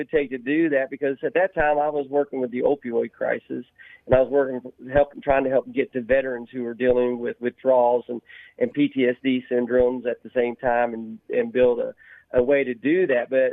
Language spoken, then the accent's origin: English; the Ozarks, United States; I told you before, I grew up in Prohibition, you know, the Ozarks, you know